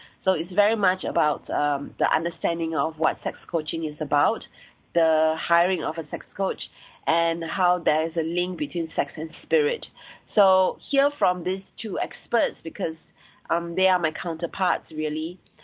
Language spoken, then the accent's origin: English; Singapore; accent: Singaporean; I have a Singaporean accent, and I'm Asian. I'm based in Singapore, born and bred in Singapore.